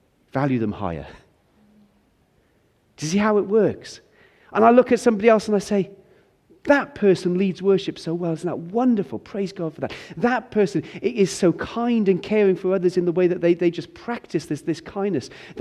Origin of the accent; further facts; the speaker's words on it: United Kingdom; As British people, we've got this completely wrong.